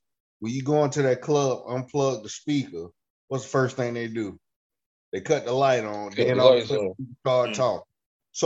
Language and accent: English; South Carolina, United States; Because if, like Todd, we grew up in Newberry County, where every Saturday, Sunday, it was baseball.